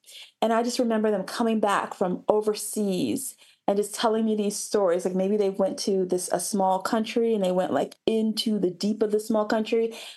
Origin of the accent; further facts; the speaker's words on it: Annapolis, Maryland, United States; One, I'm from Annapolis, Maryland. There are seagulls everywhere.